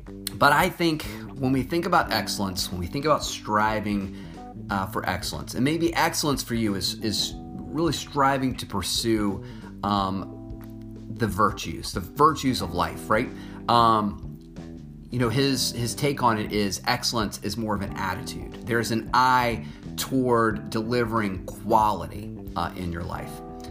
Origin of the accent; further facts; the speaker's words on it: Virginia, United States; here in my home state of Virginia.